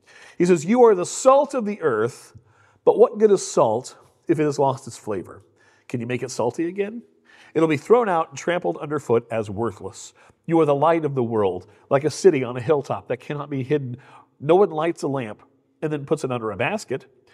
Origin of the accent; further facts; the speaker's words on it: United States; I want to be healthy, but I'm still an American, right?